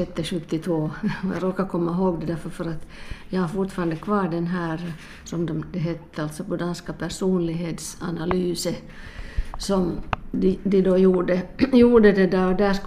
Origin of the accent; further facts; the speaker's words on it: Vaasa, Ostrobothnia, Finland; för jag är hemma från Vasa